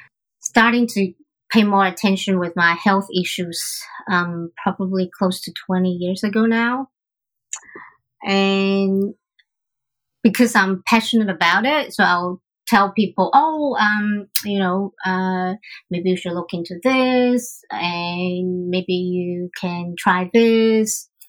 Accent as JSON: {"language": "English", "country": "Hong Kong", "tie": "born or raised there", "said": "Growing up in Hong Kong, exposed to all these different cultures, I always feel like I see things from many perspectives"}